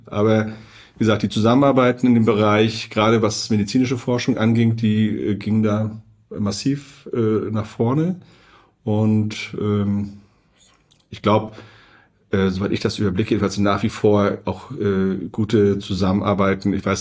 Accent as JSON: {"language": "German", "town": "Wismar", "region": "Mecklenburg-Vorpommern", "country": "Germany", "tie": "born or raised there", "said": "ich komme aus Wismar, ja, also bin da auch also an der Küste geboren und dementsprechend schon als Kind immer eng mit dem Wasser verbunden gewesen."}